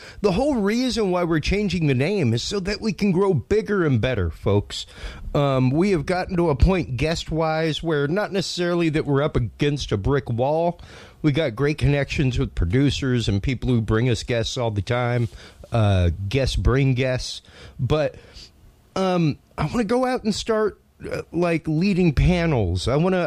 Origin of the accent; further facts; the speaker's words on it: Houston, Texas, United States; the former Astro World Complex in Houston, my hometown, my home amusement park.